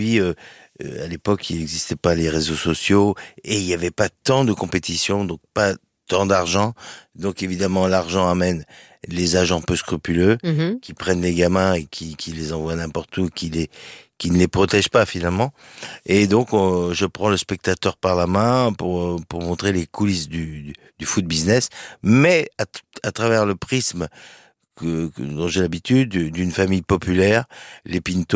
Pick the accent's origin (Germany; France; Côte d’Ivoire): France; Nouvelle-Aquitaine; comme ça fait longtemps que je ne suis pas rentré chez moi au Pays Basque